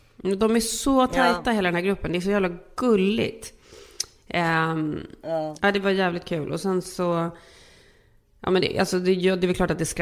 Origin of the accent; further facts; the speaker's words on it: Sweden; vi är ju svenskar så vi vet ju